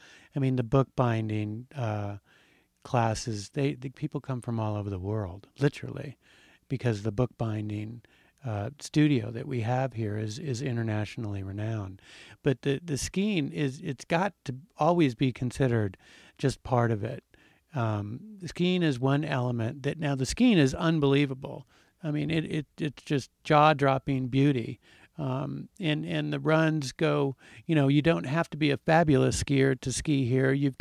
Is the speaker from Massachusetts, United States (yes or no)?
yes; Boston, Massachusetts, United States; now in Telluride, United States; We, as I told you, I am from Boston, and when you're from Boston, you tend to be a food snob. And so when I came to Telluride